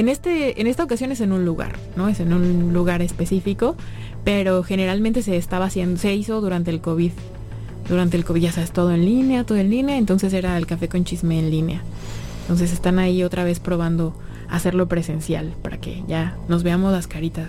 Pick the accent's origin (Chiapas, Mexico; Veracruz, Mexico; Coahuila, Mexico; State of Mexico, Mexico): State of Mexico, Mexico; Sí, soy del Estado de México.